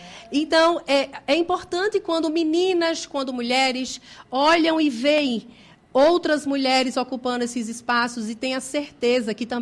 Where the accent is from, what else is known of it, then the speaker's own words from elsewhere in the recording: Vitória de Santo Antão, Pernambuco, Brazil; eu sou do estado de Pernambuco, sou da região do Nordeste, do estado de Pernambuco, de uma cidade chamada Vitória de Santo Antão. É uma cidade do interior